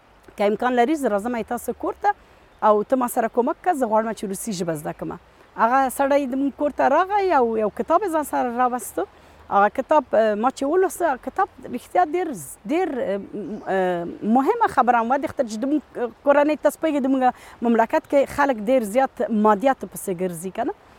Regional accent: Afghanistan; now in Switzerland; او زه د افغانستان څخه یم او څو وشت کاله کیږي چې اوس په سویس کې ژوند کوم.

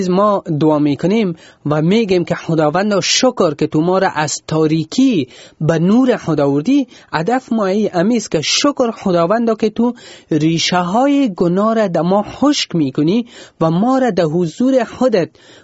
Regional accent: Afghanistan; خودم از افغانستان هستم

